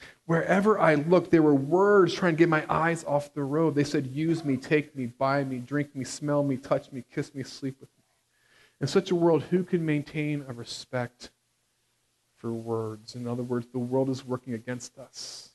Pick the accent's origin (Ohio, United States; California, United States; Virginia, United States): Ohio, United States; Cincinnati; I'm going to be thinking about my hometown, Cincinnati.